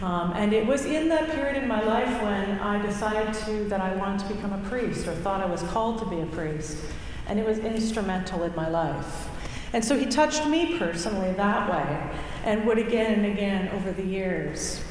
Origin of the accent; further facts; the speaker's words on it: Canada; Maybe it's because we're Canadian and we're so excited that it's spring.